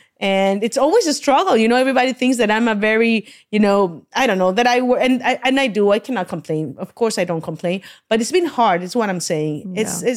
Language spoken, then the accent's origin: English; Mexico; I grew up in Mexico and they say, and I say, Mis Cholas.